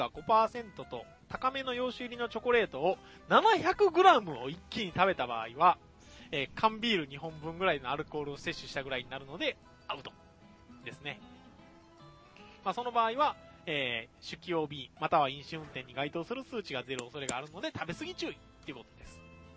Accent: Hokkaido, Japan; 冬真っ只中の道民です。

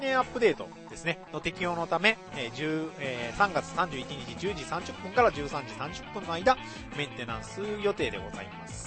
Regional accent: Kagawa, Japan; 私の地元香川県でですね、大変なことが起こりまして

